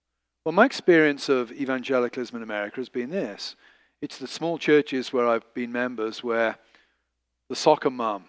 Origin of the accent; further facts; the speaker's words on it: England, United Kingdom; And also, I'm an Englishman